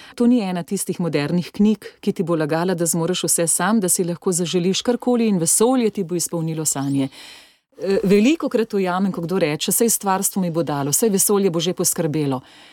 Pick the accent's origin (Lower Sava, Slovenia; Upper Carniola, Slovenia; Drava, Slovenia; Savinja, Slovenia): Upper Carniola, Slovenia; tudi sama sem iz Gorenjske